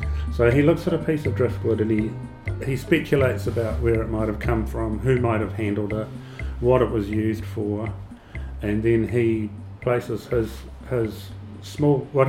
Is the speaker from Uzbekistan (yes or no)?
no; Wellington, New Zealand; I grew up in Wellington, and my mother used to take me to the Peter McCleavy Gallery.